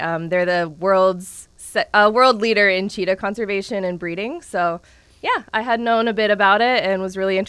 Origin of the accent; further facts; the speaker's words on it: Ohio, United States; I'm originally from Ohio, was working at the Columbus Zoo there